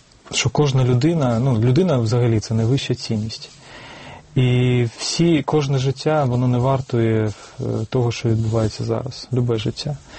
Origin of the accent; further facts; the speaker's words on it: Kharkiv, Kharkiv Oblast, Ukraine; Я сам з Харкова, я знаю, про що я говорю.